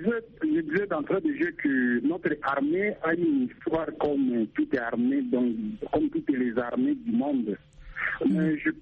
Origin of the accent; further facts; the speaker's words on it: DR Congo; chez nous en RDC